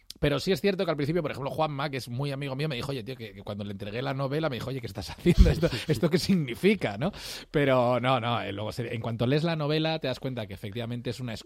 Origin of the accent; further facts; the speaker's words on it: Vigo, Galicia, Spain; moved away as an adult; Yo soy de Vigo, viví en Vigo, nací allí, viví los primeros 18 años de mi vida allí. Y soy una persona que siente morriña por su familia, que está allí.